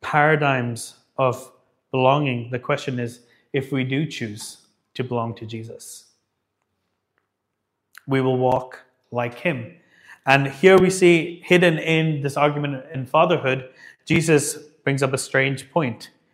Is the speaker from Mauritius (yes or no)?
no; Dubai, United Arab Emirates; And I remember growing up in Dubai, people would say things like